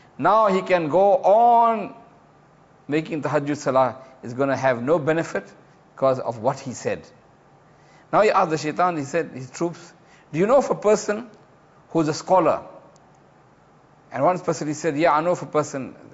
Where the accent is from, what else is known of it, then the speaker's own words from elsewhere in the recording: South Africa; Even I am from South Africa, Islam came even to Africa and to South Africa.